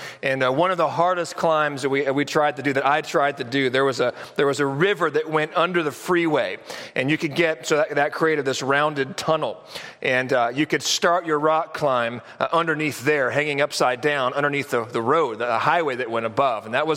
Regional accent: California, United States; Most of you know that I grew up in California, and I went to college way up in Northern California.

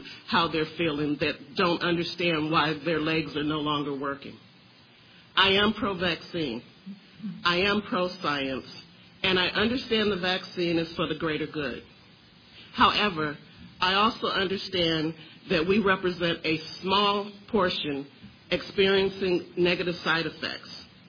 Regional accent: Michigan, United States; I'm from Michigan.

